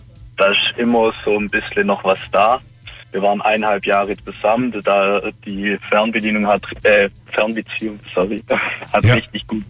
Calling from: Esslingen, Baden-Württemberg, Germany; Ich komme aus Esslingen.

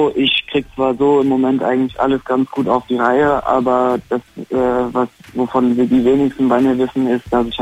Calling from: Groß-Gerau, Hesse, Germany; Ich komme von der Nähe von Frankfurt am Main. Groß-Gerau heißt das kleine Örtchen, beschaulich.

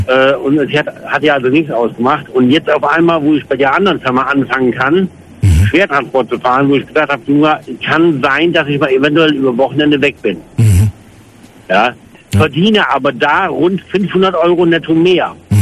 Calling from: Koblenz, Rhineland-Palatinate, Germany; Ich bin aus Koblenz

